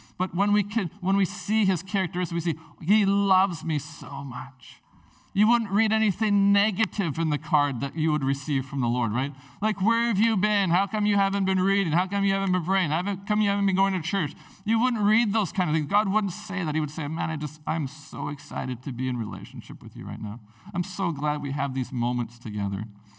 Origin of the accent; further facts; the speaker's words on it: Prince Rupert, British Columbia, Canada; when I was a teenager, growing up in Prince Rupert